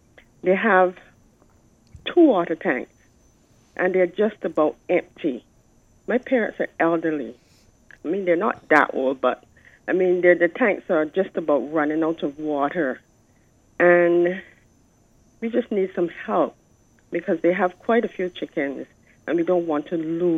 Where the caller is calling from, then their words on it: Boscobel, Saint Peter, Barbados; I'm from Bosco Bell.